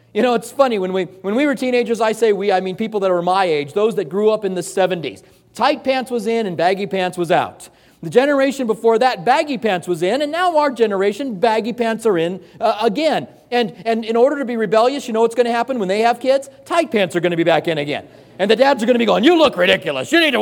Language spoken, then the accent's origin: English; Albuquerque, New Mexico, United States; I grew up in Albuquerque, and it gets snow there that will stay on the ground for a couple of months out of the year. The elevation of Albuquerque is about a mile high.